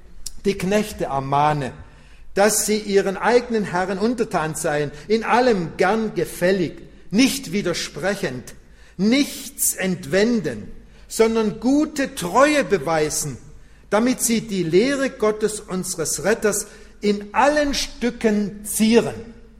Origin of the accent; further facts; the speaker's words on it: Argentina; German is a second language; now in Germany; ich weiß jetzt nicht, wie hier in Deutschland, aber bei uns in Argentinien ist manchmal so